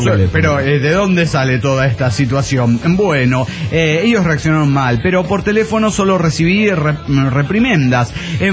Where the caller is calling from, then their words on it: San Rafael, Mendoza, Argentina; Soy la chica del Nedo Anaranjado de San Rafael Mendoza, Argentina.